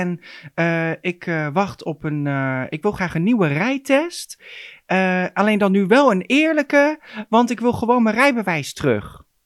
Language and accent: Dutch; Netherlands; Gewoon, ik ben Nederlander.